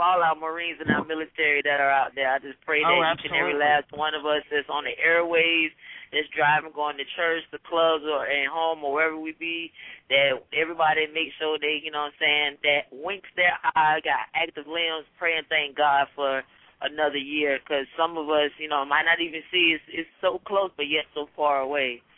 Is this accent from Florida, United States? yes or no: yes; Jacksonville, Florida, United States; I've been back home in Jacksonville, Florida, for 7 months. Of course, this is off my hometown, but yeah, I've been home for 7 months now.